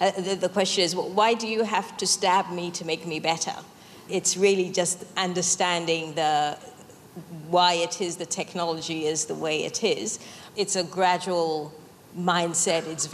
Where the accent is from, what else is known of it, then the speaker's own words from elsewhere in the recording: Ghana; I'm from Ghana originally